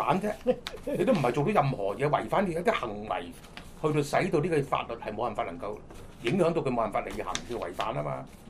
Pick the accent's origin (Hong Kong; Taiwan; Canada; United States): Hong Kong; 所以我們香港人 有這個看法，這是對大陸的，這個不是對香港的